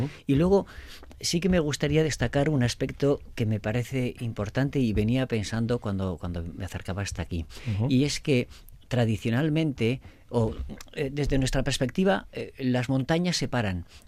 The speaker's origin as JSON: {"language": "Spanish", "town": "Domaikia", "region": "Basque Country", "country": "Spain", "said": "yo soy de uno de esos pueblos, porque yo soy de Domaiquia."}